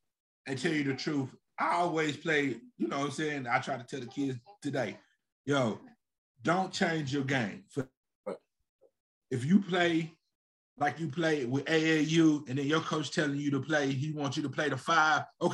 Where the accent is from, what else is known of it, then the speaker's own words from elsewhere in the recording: the South, United States; hey, we going to buy together because I'm from the South.